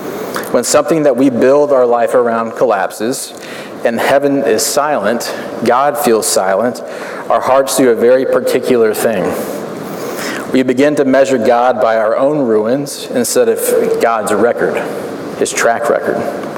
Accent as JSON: {"language": "English", "town": "Austin", "region": "Texas", "country": "United States", "tie": "born or raised there", "lives_now": "New York, United States", "said": "but I actually grew up in Austin, Texas. So I am a Texan, but I've been here for quite some time and consider New York our home now."}